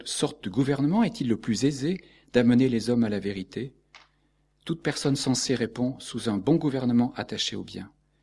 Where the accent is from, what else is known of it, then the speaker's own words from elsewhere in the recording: France; Moi, en tant que Français, je me sens visé là.